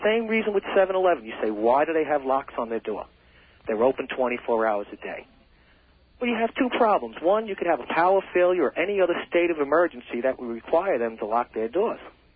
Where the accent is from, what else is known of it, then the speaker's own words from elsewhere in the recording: California, United States; Skateboarding. I'm from California. I've seen some very serious accidents.